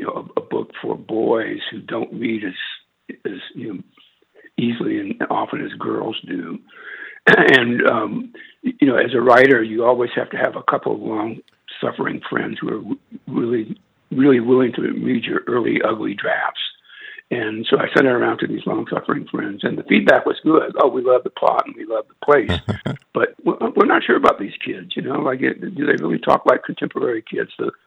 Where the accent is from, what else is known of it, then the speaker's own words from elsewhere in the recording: Bayou Black, Louisiana, United States; as I was growing up on Bayou Black, Louisiana, my mom spoke Cajun French. This was the 50s and early 60s, and she had plenty of people to speak with.